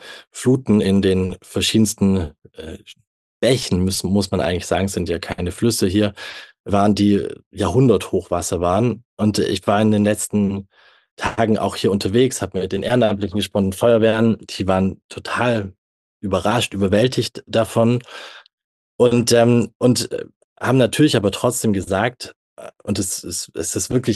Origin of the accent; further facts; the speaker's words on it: Stuttgart, Baden-Württemberg, Germany; ich komme ja aus Stuttgart, meine Region, die es jetzt schon echt hart getroffen hat.